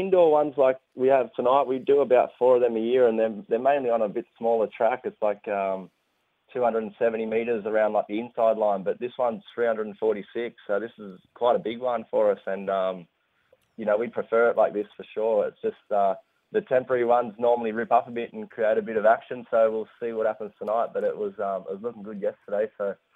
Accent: Sydney, New South Wales, Australia; we're from Sydney

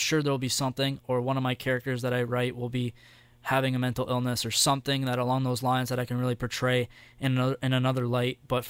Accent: Essex, Ontario, Canada; my hometown of Essex.

